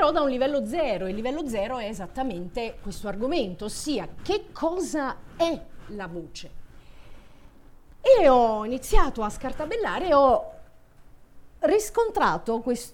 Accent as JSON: {"language": "Italian", "town": "Bergamo", "region": "Lombardy", "country": "Italy", "tie": "born there", "said": "se io che sono nata a Bergamo a un certo punto cominciassi a parlare con la mia attitudine di voce naturale con cui sono nata e cresciuta"}